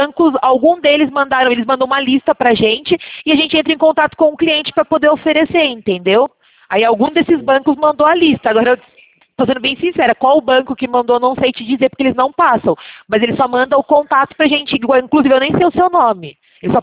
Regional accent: Sorocaba, São Paulo, Brazil; Eu sou daqui de Sorocaba

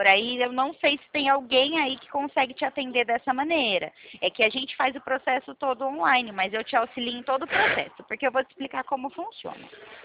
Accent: Limeira, São Paulo, Brazil; Eu sou do interior de São Paulo. Eu fico aqui na central do interior de São Paulo, de Limeira, na cidade de Limeira.

